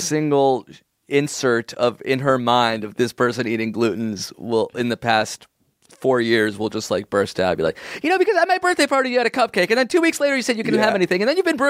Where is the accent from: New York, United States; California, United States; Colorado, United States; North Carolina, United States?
California, United States; now in Germany; He's German and I'm American, and we were planning to go to California, where I'm from, for Christmas and New Year's. We live in Germany.